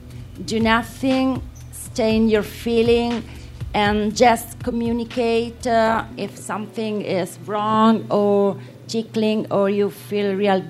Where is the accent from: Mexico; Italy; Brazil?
Italy; Rome, Lazio; English is a second language; I am from Rome.